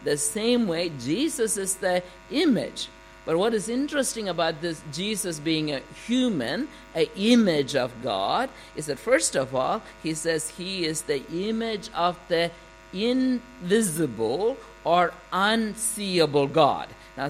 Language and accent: English; India; Now, this is significant, at least in my culture. I'm from India